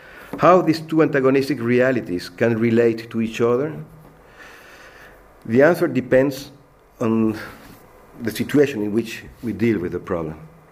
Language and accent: English; Paris, Île-de-France, France; English is a second language; I come from France, from Paris.